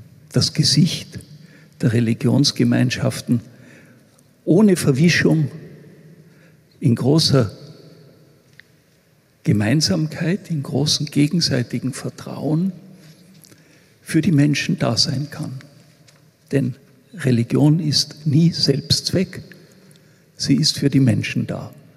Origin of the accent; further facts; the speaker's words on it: Vorarlberg, Austria; dass ich als Vorarlberger besonders stolz bin